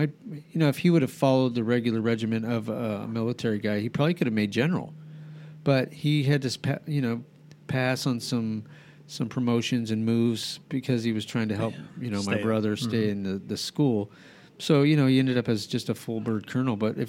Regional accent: New Mexico, United States; when I grew up in New Mexico, which is kind of an interesting place because I lived in a place called Four Hills, which is basically a neighborhood at the base of four mountains, kind of foothills

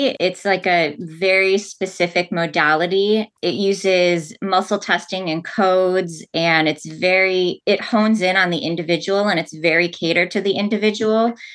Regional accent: Chicago, Illinois, United States; No, I'm from the Chicago area.

